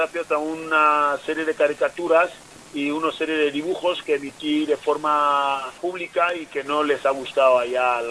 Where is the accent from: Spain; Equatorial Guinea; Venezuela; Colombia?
Equatorial Guinea; Y claro, yo soy guineano y tenía que hacer mi documentación guineana.